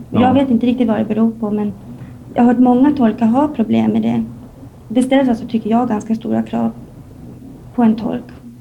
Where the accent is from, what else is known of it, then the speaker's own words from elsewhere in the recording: Stockholm, Stockholm County, Sweden; Nej, jag kommer från Stockholm.